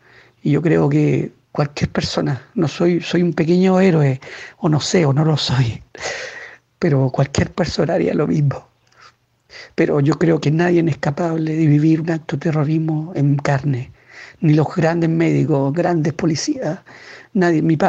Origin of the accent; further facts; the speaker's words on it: Chile; moved away as an adult; now in Nice, France; como chileno, como francés, van a ser más de 27 años en Francia, como coreógrafo, como artista, como docente, como animador. He trabajado mucho con niños y el hecho de vivir en Nice